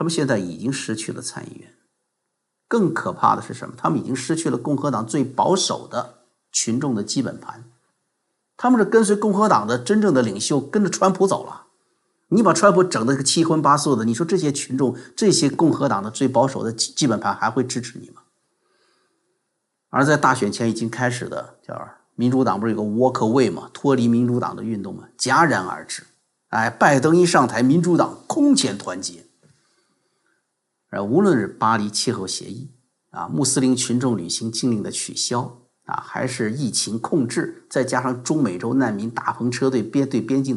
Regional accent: China; moved away; 我们从中国来太清楚了

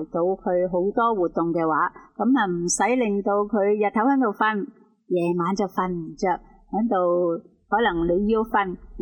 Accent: China; 所以我哋中国人都有句说话啦，

